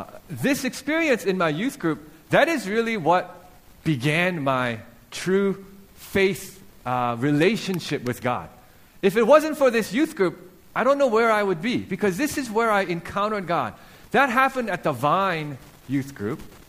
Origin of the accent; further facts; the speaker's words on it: Hong Kong; So when I was 16, growing up in Hong Kong